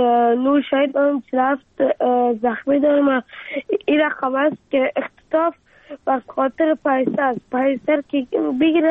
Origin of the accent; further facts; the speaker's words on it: Afghanistan; افغانستان و وطن خودم